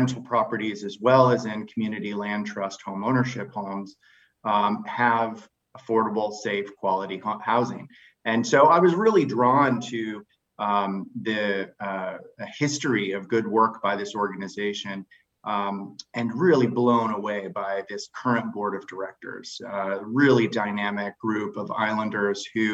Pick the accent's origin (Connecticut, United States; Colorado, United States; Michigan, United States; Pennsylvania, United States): Colorado, United States; Denver; now in Seattle, United States; I'm originally from the Denver area and came to Seattle in 1997 after getting my MSW in Madison, Wisconsin.